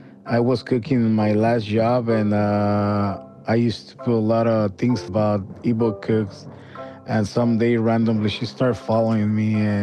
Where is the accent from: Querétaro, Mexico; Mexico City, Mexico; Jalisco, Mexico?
Querétaro, Mexico; English is a second language; I'm the cook at Evil Cooks. I grew up in Mexico in a small town called Querétaro. I grew up really poor